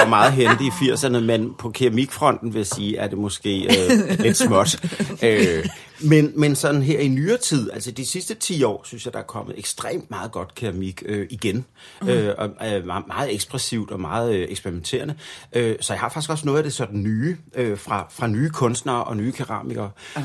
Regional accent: Region of Southern Denmark, Denmark; der hvor jeg kommer fra, som jo er Sønderjylland, og det kan jo ikke, man skal jo ikke fornægte sine rødder og den muld, man er rundet af.

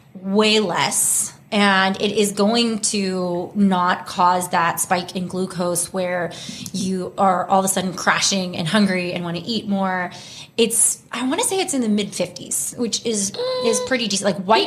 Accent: Texas, United States; And I grew up in Texas, so same thing.

